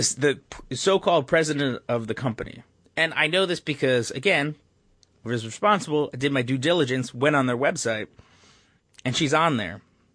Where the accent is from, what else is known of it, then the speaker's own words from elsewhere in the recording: New Jersey, United States; And I was like, no, I'm from New Jersey. Oh, what part of Jersey?